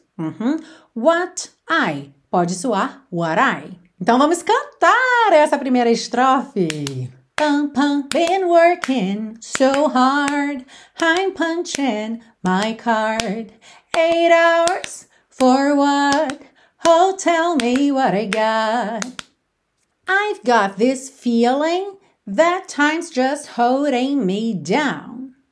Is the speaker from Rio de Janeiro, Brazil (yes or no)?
yes; Rio de Janeiro, Brazil; Que o carioca, eu falo por experiência, porque sou carioca, a gente tem uma tendência a alongar essa última sílaba